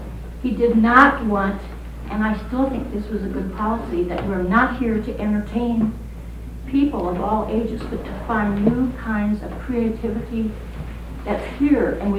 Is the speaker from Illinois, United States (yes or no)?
yes; Rock Island, Illinois, United States; from Rock Island, Illinois, and I've been here a good many years.